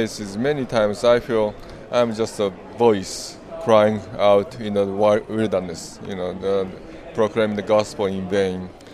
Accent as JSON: {"language": "English", "region": "Hokkaido", "country": "Japan", "second_language": "English", "said": "I'm from Diaspora Hokkaido, and of course, in Japan"}